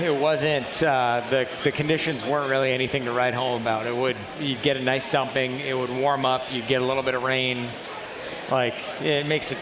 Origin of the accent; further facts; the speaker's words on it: California, United States; I think back to growing up in California, you'd look at the surf report and say, well, it's a southwest swell